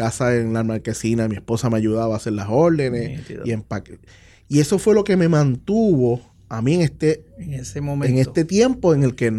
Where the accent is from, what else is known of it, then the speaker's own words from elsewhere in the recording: Puerto Rico; Porque uno como puertorriqueño muchas veces minimiza ideas.